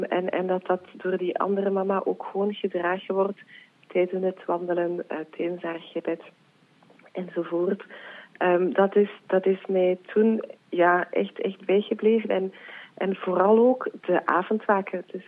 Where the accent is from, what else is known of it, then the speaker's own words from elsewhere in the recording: Ypres, West Flanders, Belgium; Ik kom uit Ieper, het diepe West-Vlaanderen.